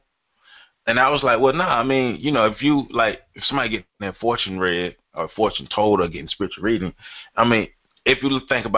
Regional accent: Tallahassee, Florida, United States; We're from the Bible Belt South. Pat and I, we're from Tallahassee, Florida, which is North Florida, which is right in the middle of the Bible Belt.

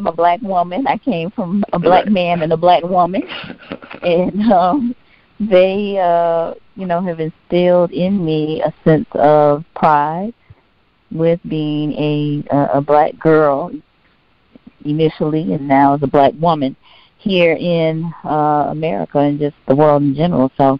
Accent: Miami, Florida, United States; I am originally from Miami, Florida, a graduate of the Florida Agricultural and Mechanical University School of Business and Industry.

